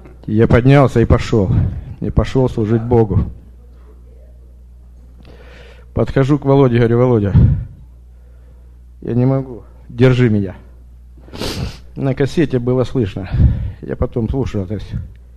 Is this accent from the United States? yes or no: yes; Portland, United States; я из Портленда. Мы здесь в гостях.